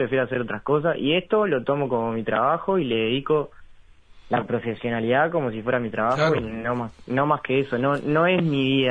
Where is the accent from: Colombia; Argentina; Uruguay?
Uruguay; Río Negro; Soy de Río Negro.